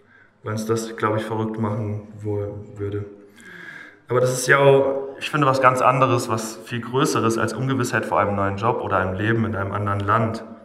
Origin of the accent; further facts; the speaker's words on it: Leimsfeld, Hesse, Germany; Ich komme aus Leimsfeld, wenn ihr das kennt. Das ist eine riesengroße Stadt, die sollte jeder kennen. Die ist ganz nah bei Fritzlar